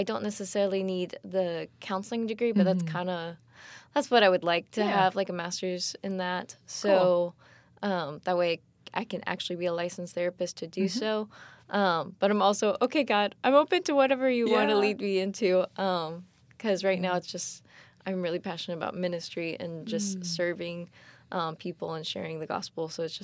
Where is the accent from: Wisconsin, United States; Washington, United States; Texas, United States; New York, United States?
Texas, United States; Liberty Hill; I'm from Liberty Hill, Texas. Okay. So I always say Austin, Texas, because most people know where that is.